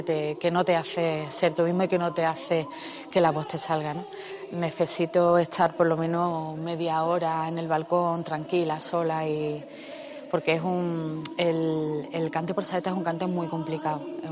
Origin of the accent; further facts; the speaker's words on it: Málaga, Andalusia, Spain; Y Málaga es una de las provincias, yo soy malagueña, ¿no?, entonces lo tengo que decir